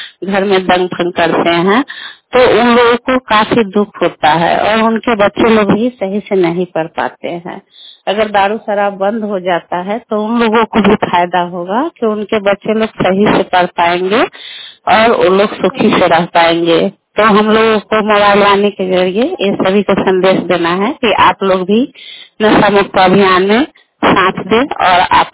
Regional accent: Bihar, India; और मैं सिरसा बिरन पंचायत की रहने वाली हूँ।

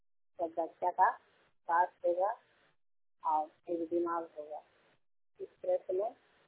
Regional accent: Nalanda, Bihar, India; मेरा जिला नालंदा हुआ, ब्लॉक रोहू टावर और पंचायत के पास है।

